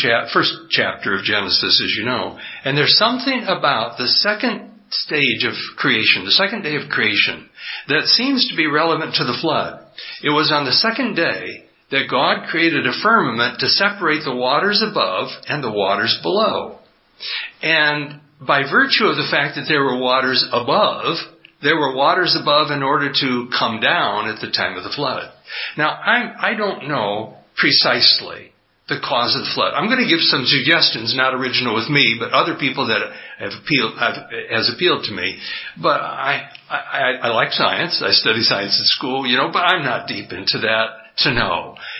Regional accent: San Diego, California, United States; I come from San Diego, California. It's just across the water, about 15 hours by airplane.

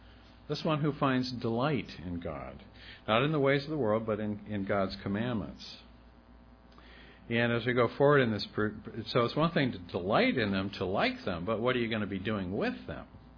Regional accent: Pennsylvania, United States; It reminds me of I was raised in the Amish country in Pennsylvania.

